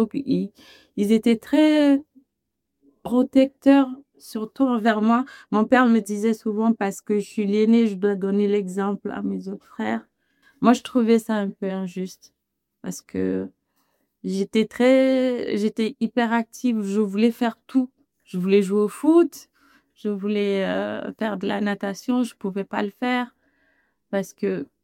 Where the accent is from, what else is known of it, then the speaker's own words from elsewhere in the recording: Lyon, Auvergne-Rhône-Alpes, France; J'ai deux frères et deux sœurs. Je suis lyonnaise. J'avais un père allemand